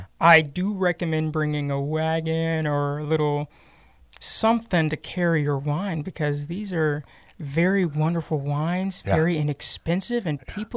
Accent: Fairfield, California, United States; Well, I grew up in Fairfield, so I mostly did a lot of theater out there.

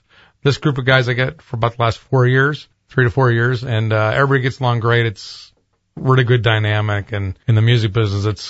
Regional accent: El Granada, California, United States; We're from El Granada, California, all of us. We all live within 5 or 6 blocks of each other.

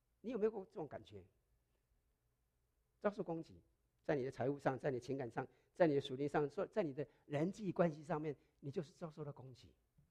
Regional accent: Taiwan; 我记得我以前小时候在以前小时候在台湾的时候

